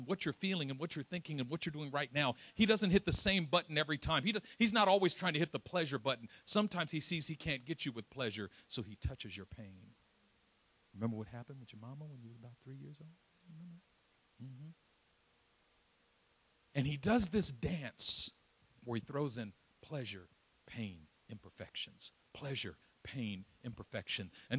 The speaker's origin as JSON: {"language": "English", "town": "Oakland", "region": "California", "country": "United States", "said": "I'm from East Oakland, so you know, I mean I don't talk like it and I don't look like it, but there's some East Oakland in me."}